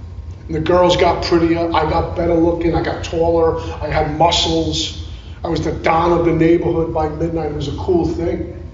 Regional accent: Brooklyn, New York, United States; I grew up in Brooklyn, and I remember growing up in Brooklyn. I was born in 59, so I remember some of the 60s.

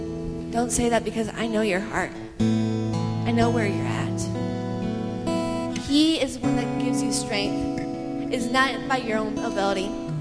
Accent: Colombia; even though I was a missionary growing up in Colombia

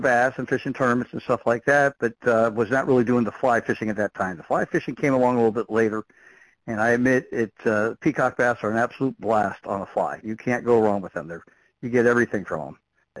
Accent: Miami, Florida, United States; Well, I grew up in Miami, and growing up in that area, we had canals and lakes all around where we lived

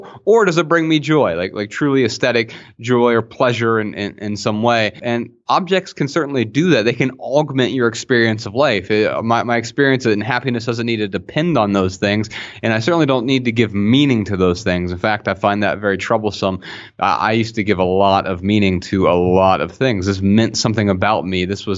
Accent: Dayton, Ohio, United States; We're from Dayton, Ohio, originally.

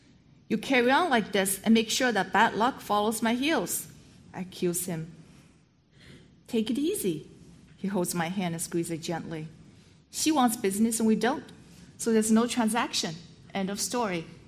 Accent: China; moved away as an adult; now in United States; I grew up in China and came to U.S. to study computer science.

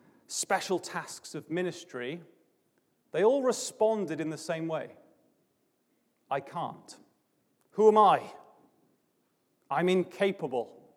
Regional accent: Barry, Wales, United Kingdom; I was preaching back in my hometown of Barry in South Wales some weeks ago

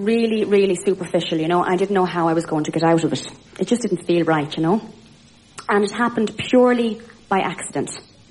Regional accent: Ireland; now in Dublin, Ireland; Lulas are from Ireland, as you know, and we live in Dublin, you know, which is the capital. But we're not from Dublin originally, you know. We're from a sort of, it's a kind of a low population area, you know, a lot of cows and sheep, that kind of thing.

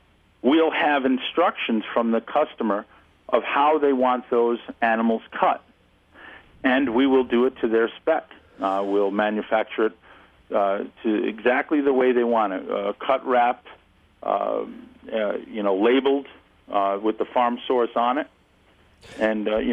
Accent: Sherburne, New York, United States; yeah, we're from Sherbourne, New York. My brother's not on the phone as of yet. I presume we're going to be talking about the meat aspect. But yeah, Sherbourne, New York, which is right in the heart of the state. I've pretty much been lived here my whole life

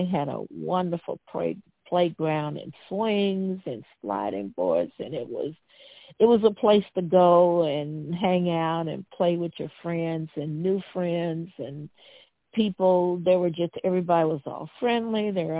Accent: Columbia, South Carolina, United States; I'm from Columbia. I was born at Fort Jackson.

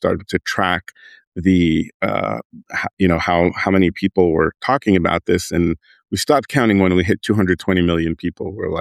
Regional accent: Montreal, Quebec, Canada; It was syndicated all through Canada, my hometown, Montreal.

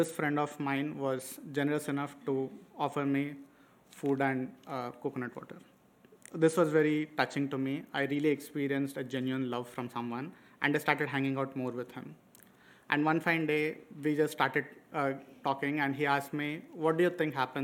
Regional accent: Hyderabad, Telangana, India; English is a second language; I am the middle child of a Hindu family of five, and my hometown is Hyderabad.

